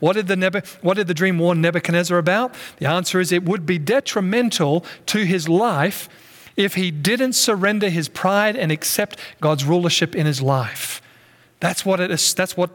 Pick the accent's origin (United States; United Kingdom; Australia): Australia; now in North America; even my home country in Australia.